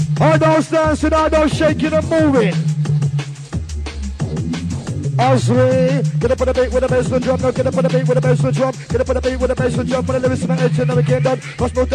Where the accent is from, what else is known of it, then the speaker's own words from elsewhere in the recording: Forest Gate, London, United Kingdom; Born and raised in Forest Gate, now when I'm on the mic, I terminate.